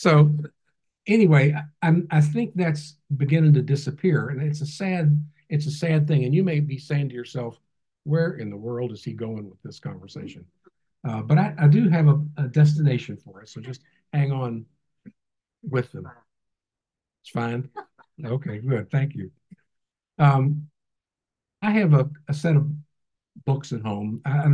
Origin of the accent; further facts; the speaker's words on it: Kentucky, United States; we're from Kentucky, so it sort of struck home to me.